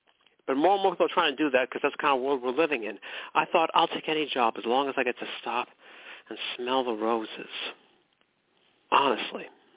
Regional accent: McKinleyville, California, United States; there I was living in McKinleyville, California. That's my hometown, McKinleyville, where horses have the right of way.

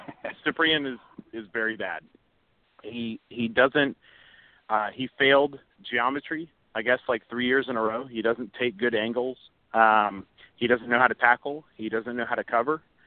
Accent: Jacksonville, Florida, United States; now in Tallahassee, United States; I live in Tallahassee, about two and a half hours west. I grew up in Jacksonville.

